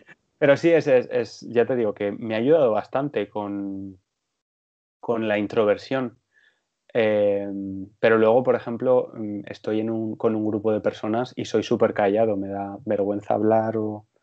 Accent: Spain; Sí, es la hora de la siesta, ¿no? Como soy español.

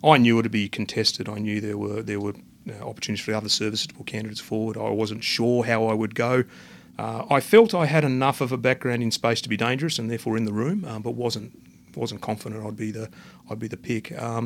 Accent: Canberra, Australian Capital Territory, Australia; also born or lived in Penrith / Adelaide; I was born in Penrith, just outside of Sydney. I did a little stint in Adelaide as a toddler and then moved to Canberra with my family in the late 70s, early 80s. Did all my schooling through Canberra.

